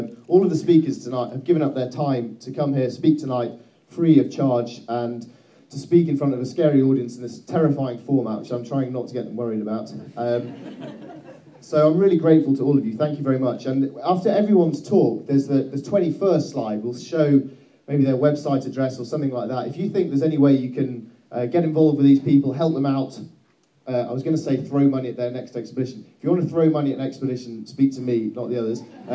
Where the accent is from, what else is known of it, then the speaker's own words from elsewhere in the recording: England, United Kingdom; So I'm afraid that I'm the English imposter for the evening.